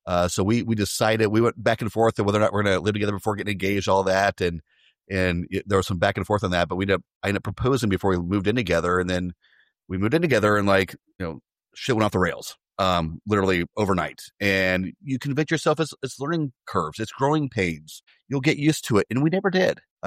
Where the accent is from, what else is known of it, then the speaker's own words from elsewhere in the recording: Midwest, United States; now in Washington, D.C., United States; You know, I'm actually from the Midwest. I live out on the East Coast now, outside of Washington, D.C.